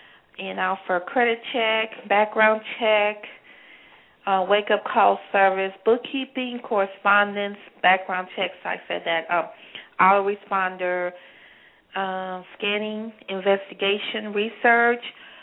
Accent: Kansas City, United States; I'm from Kansas City.

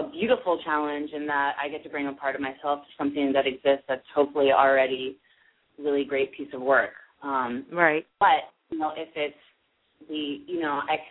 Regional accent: Missouri, United States; I think I was a natural. I did it. I am from Missouri, so, you know.

